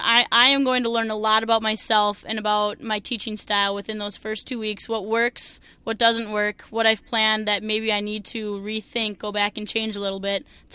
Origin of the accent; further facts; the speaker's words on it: Minnesota, United States; accent: Minnesotan; being the Minnesotan girl with my thick Minnesotan accent. I'm nervous that they might pick on me for that quite a bit.